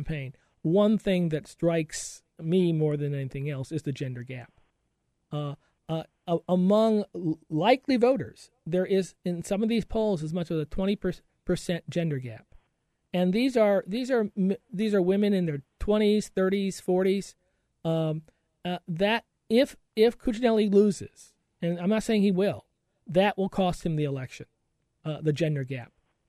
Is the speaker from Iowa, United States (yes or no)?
yes; Iowa, United States; And Iowa, I grew up in Iowa, and the political culture in Iowa is a lot different than a lot of states.